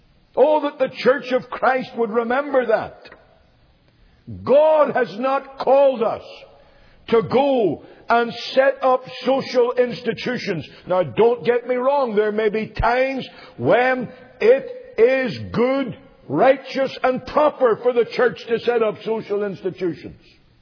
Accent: Ireland; I come from Ireland, the land of saints and scholars.

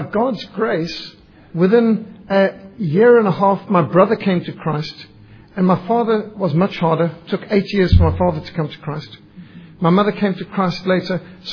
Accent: Zimbabwe; not even a mile from where I was born, actually, is where I live now. But I was raised in Rhodesia, and my family were not believers. We were in a secular family.

